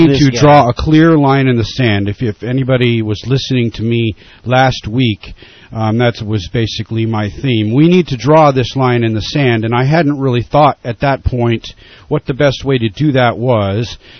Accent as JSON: {"language": "English", "region": "California", "country": "United States", "said": "the most imminent threat to my security as a Californian, as a citizen of the United States?"}